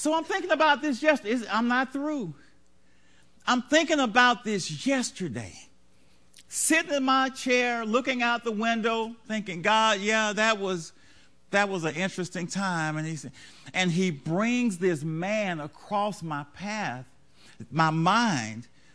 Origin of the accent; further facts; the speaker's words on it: Louisiana, United States; she was like, you talk funny. Yes, ma'am, I'm from Louisiana.